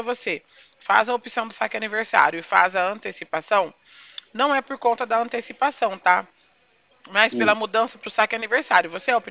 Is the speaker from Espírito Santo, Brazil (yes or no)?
no; Bebedouro, São Paulo, Brazil; Porque eu sou de Bebedouro, tá? É pertinho, né? Nem é tão longe, dá uma horinha de viagem. Sou de Bebedouro, tá bom?